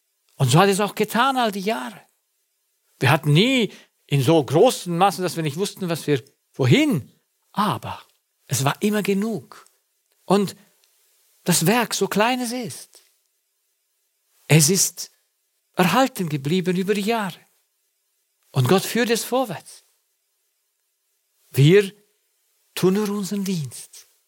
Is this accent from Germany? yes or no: no; Romania; Wenn ich denke zurück an meine Kindheit im Kommunismus, wenn dort die Gelder zentral alle in die Gemeinde gebracht worden wären